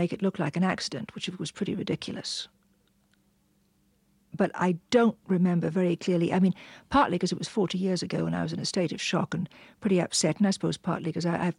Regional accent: London, United Kingdom; I was born in London a few months before the war. I spent some time there. We were there through the Blitz. We moved around a little bit. I wasn't evacuated.

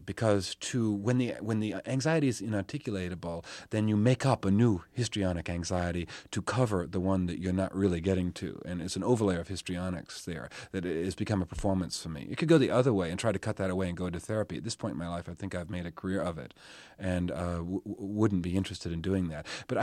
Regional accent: United States; I'm still an American.

